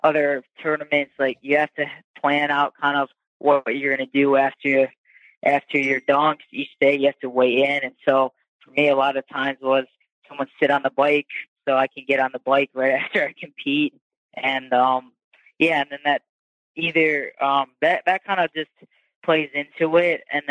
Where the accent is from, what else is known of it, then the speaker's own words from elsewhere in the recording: Cleveland, Ohio, United States; In Cleveland, and especially in Cleveland, since this is my hometown, I wanted to leave a lasting memory for all the people that helped support me as I grew up in the area.